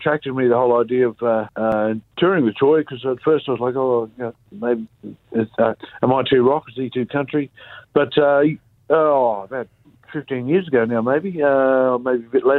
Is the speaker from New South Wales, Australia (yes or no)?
no; Alice Springs, Northern Territory, Australia; In Alice Springs, my hometown.